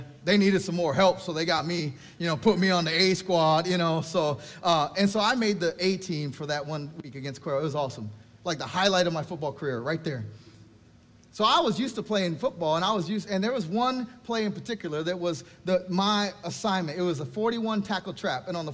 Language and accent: English; Texas, United States; I grew up in Texas. My illustrious football career started in the eighth grade, and it ended in the eighth grade, too.